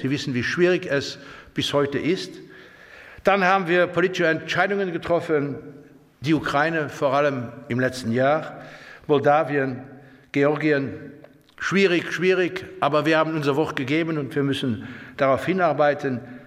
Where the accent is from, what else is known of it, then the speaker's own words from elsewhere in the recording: Luxembourg; und ich sage das als Luxemburger, weil Luxemburg ja ein ganz kleines, winziges Ländchen ist zwischen Deutschland und Frankreich, aber die 2 Sprachen versteht.